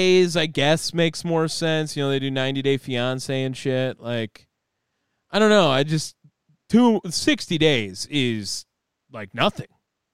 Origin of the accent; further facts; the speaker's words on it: Wisconsin, United States; accent: Wisconsin; Yeah, I don't think that I'll ever lose my Wisconsin accent. I don't think I will because I get made fun of it out here.